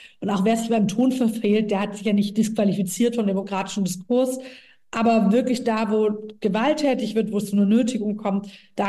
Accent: Baden-Württemberg, Germany; Ich meine, ich komme aus einem sehr ländlichen Gebiet, Schwäbische Alb, so mein Wahlkreis, aber mein Wahlkreis ist Ostalb, aber bin selbst aufgewachsen in Schwäbische Alb-Richtung

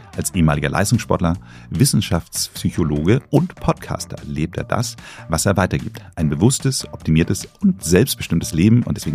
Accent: Hamburg, Germany; Also als Hamburger liebt man Boston einfach per se

